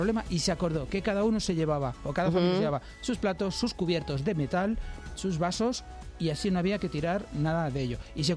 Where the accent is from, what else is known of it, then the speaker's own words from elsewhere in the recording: Spain; pero como somos españoles, todo el mundo dijo, bueno, llevo un poco más